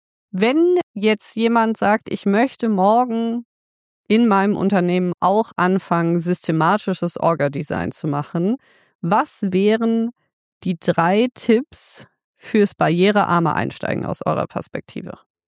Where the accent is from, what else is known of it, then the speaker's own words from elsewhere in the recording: Berlin, Germany; das möchte ich als Berliner